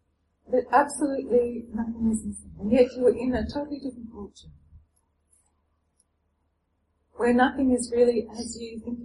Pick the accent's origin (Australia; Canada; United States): Australia; You don't have to hold tightly to being Australian. I don't have to hold at all to being Australian.